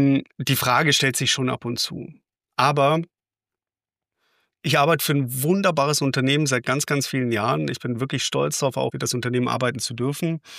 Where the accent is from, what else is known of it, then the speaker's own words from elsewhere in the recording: Bavaria, Germany; born there; Ich bin geborener Bayer.